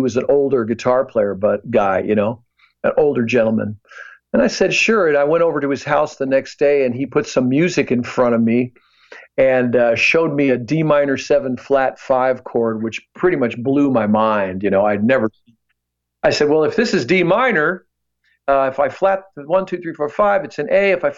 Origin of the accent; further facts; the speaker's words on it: Pasadena, California, United States; I'm from Pasadena.